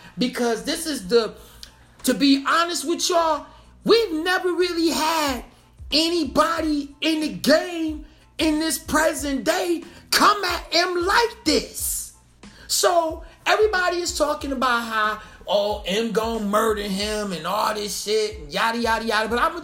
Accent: Detroit, Michigan, United States; I'm from Detroit.

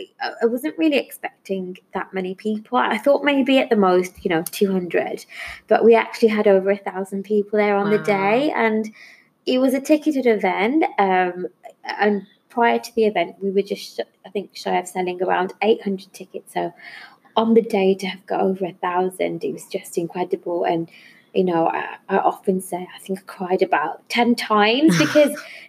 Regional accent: Birmingham, West Midlands, United Kingdom; now in London, United Kingdom; It was my grandparents that first came to the UK. So I'm from Birmingham and I'm a very proud Brummie. That's what we call people from Birmingham. but I now live in London for work. And I was brought up in quite a tight-knit Asian community.

